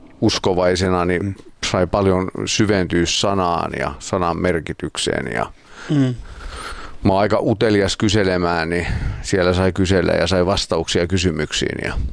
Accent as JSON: {"language": "Finnish", "town": "Turku", "region": "Southwest Finland", "country": "Finland", "said": "Mä oon Turusta tuli ajelin tänne 44-vuotias."}